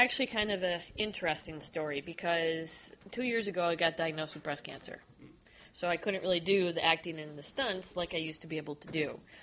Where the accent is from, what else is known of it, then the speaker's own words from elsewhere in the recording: Wisconsin, United States; Then I started doing the extra work in Chicago because I'm from the Wisconsin area